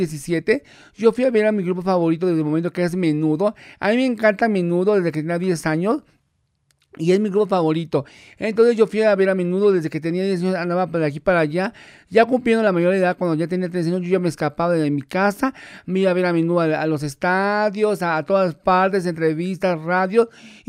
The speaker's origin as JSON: {"language": "Spanish", "country": "Mexico", "said": "soy mexicano, vengo de una familia, de una familia bonita, de mi papá, mi mamá y mis hermanos."}